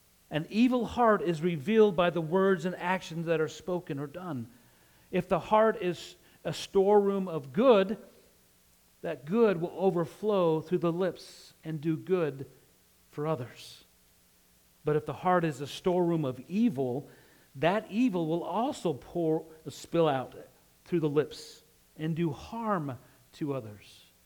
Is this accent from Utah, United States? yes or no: yes; Utah, United States; accent: Western drawl; Now, I'm from Utah, and some people will say that I have a Western drawl, kind of draw our words out, but we say you all like normal people.